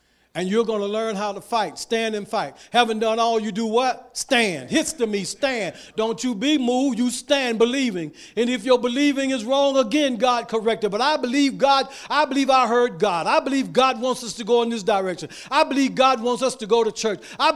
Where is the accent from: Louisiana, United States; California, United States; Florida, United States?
Florida, United States; I'm from Florida. I never had a saw in my hand, a hammer in my hand, never drove a nail.